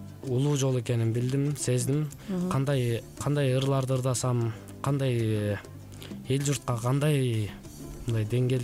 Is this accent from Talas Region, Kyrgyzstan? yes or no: no; Darkhan, Issyk-Kul Region, Kyrgyzstan; мен Дархандан болом, Чете өз район Дархан айылынан болом. Дархан айылыбызда эки мектеп бар.